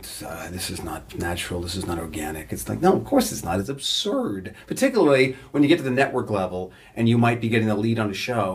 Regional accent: Toronto, Ontario, Canada; I'm this asshole from Toronto.

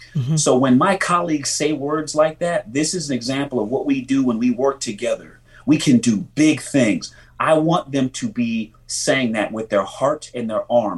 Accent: Pomona, California, United States; And my community, where I come from, I'm from Pomona, California.

